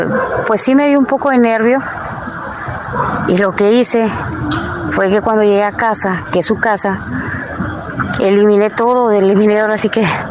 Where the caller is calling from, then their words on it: Tijuana, Baja California, Mexico; Soy de acá de Tijuana.